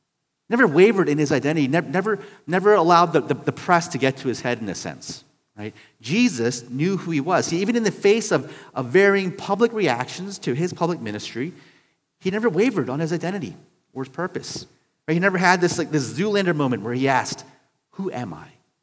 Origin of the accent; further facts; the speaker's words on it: Baltimore, Maryland, United States; I'm a transplant from Baltimore, so it's not really my team